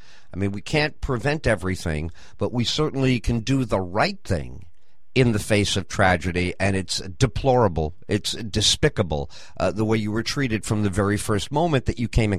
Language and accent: English; Deer Park, New York, United States; also born or lived in Plainview; I knew it. I knew it. I'm from Deer Park and Plainview. What town?